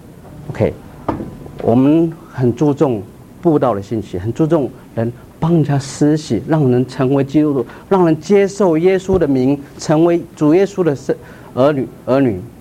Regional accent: Taipei, Taiwan; moved away as an adult; now in United States; 我是在台湾出生，在台湾在台北长大，那在台湾男孩子都要当兵，对不对？当完兵，我是在台湾的清华大学毕业了

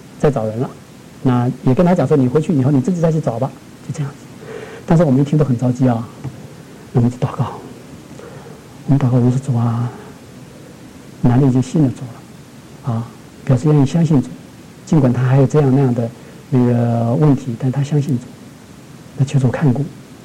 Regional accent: Shanghai, China; 我们上海话叫做不识相

